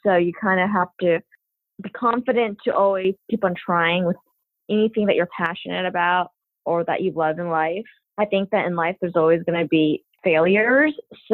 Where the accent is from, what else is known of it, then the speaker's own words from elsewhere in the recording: Los Angeles, California, United States; I am Chinese American, born and raised in LA. Yeah, both of my parents are from Hong Kong.